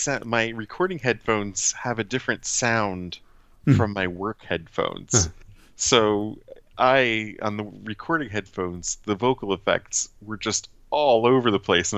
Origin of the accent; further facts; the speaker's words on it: Chicago, Illinois, United States; And I'm from Chicago's North Side.